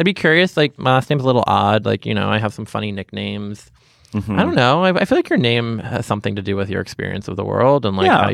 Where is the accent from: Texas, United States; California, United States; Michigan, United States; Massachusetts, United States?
Massachusetts, United States; Boston; He went to UMass and I'm from Boston.